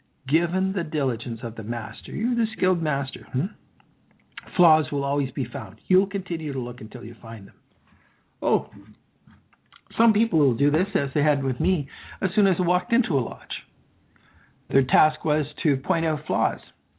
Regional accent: Prince Edward Island, Canada; I'm from Prince Edward Island.

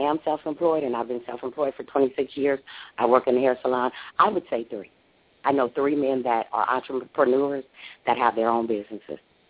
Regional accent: Compton, California, United States; I'm originally from Compton. I moved to Carson. I've lived all over California. I even went to Virginia for 10 months.

